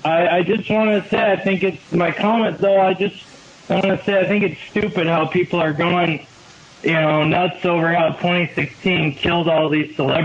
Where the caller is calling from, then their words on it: Kirkland, Washington, United States; Kirkland, Washington.